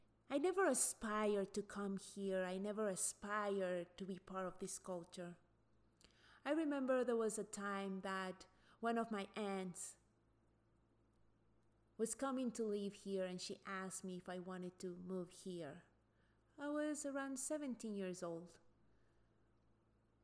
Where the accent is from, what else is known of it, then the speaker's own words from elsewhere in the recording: Mexico; now in United States; Growing up in Mexico gave me two different points of views of this country.